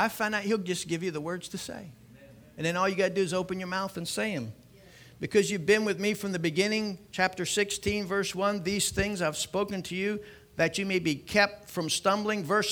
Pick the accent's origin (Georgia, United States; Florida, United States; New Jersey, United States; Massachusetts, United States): Florida, United States; Micanopy; You know, and I'm from Micanopy, and sharing the gospel.